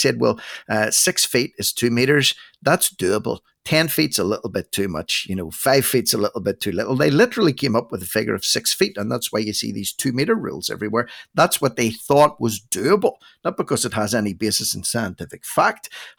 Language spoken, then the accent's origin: English; Northern Ireland, United Kingdom; from Northern Ireland